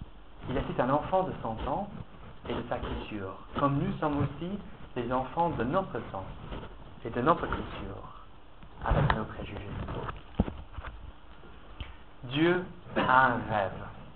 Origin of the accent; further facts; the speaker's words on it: United Kingdom; French is a second language; m'a demandé si j'étais anglais. Et donc j'ai dit oui, je suis anglais.